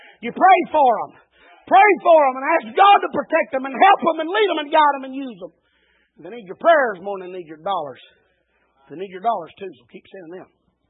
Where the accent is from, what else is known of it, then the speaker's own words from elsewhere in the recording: Alabama, United States; I'm from Alabama. Blood thicker than water, y'all.